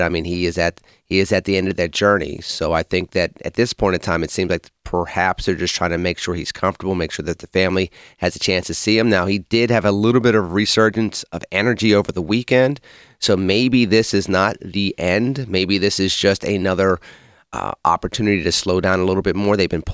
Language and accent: English; Pittsburgh, Pennsylvania, United States; before I moved back to my hometown of Pittsburgh